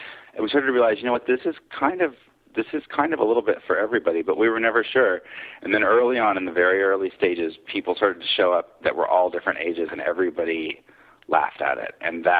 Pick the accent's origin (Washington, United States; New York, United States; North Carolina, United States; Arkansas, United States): Arkansas, United States; Fayetteville; I'm from Arkansas.